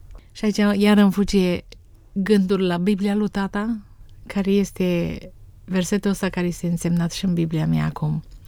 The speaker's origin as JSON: {"language": "Romanian", "town": "Iași", "region": "Iași County", "country": "Romania", "tie": "born or raised there", "said": "Deci m-am născut în Iași, după sobă în bucătărie, am crescut adolescența, mai mult de sculți."}